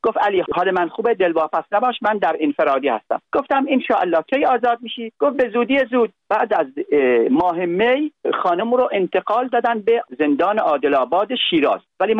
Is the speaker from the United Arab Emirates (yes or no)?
yes; United Arab Emirates; ما خانم 24 سال در امارات زندگی میکنیم، یعنی من که بچه اماراتم، پاسپورتم ایرانی نیست